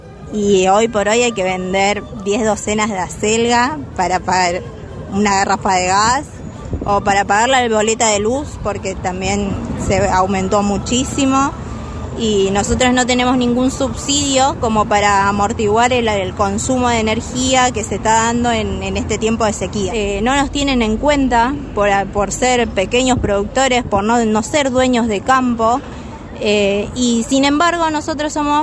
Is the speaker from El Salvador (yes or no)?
no; Villa Gobernador Gálvez, Santa Fe, Argentina; nosotros somos pequeños productores, tenemos una quinta, alquilamos, somos de Villa Gobernador Gálvez, trabajamos desde muchos años